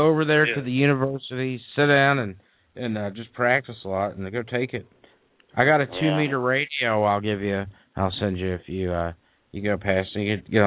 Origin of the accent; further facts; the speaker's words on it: Kentucky, United States; accent: Kentucky; because my Kentucky accent's in there